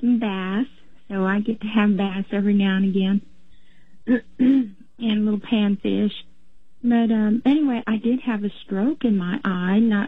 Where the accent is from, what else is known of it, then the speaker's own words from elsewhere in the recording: Gulf Coast, United States; I grew up in the Gulf, and we used to eat lots of fish. And, of course, now I'm in East Texas